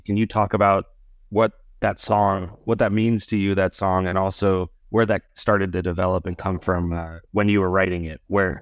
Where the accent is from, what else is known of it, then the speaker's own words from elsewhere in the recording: United States; I am 26 from the United States.